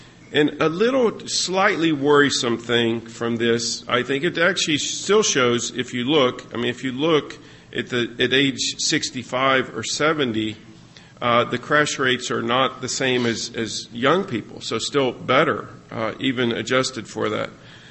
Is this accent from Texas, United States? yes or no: yes; Texas, United States; I said, "Well, I am slow at baseline. I'm from West Texas."